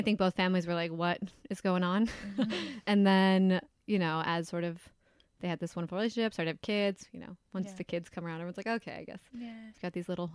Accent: Leinster, Ireland; I'm from Kildare. You can tell by my accent.

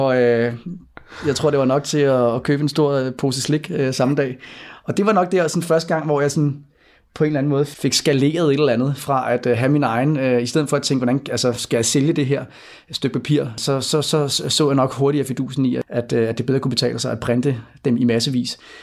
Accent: Kastrup, Capital Region of Denmark, Denmark; Men jeg kommer ud fra Amager Kastrup, som ligger lige ved siden af lufthavnen.

